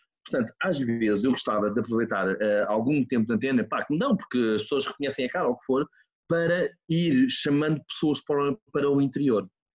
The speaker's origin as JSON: {"language": "Portuguese", "region": "Lisbon", "country": "Portugal", "tie": "born or raised there", "said": "eu cresci em Alvalade, sou mais lisboeta impossível"}